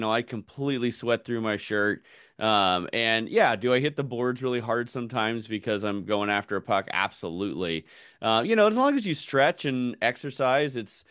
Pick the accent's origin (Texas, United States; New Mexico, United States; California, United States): California, United States; I was a rollerblader growing up in California.